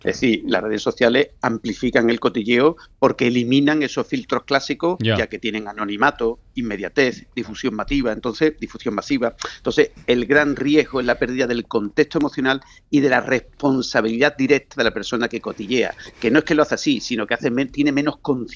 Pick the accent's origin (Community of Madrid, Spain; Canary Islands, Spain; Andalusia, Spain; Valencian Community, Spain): Andalusia, Spain; Seville; Después, en una cultura tan relacional como la sevillana, donde la palabra, el encuentro y la calle tienen un peso enorme, pues es lógico que se hable más. Entonces, yo no creo que somos más cotillas, es que somos muy sociales.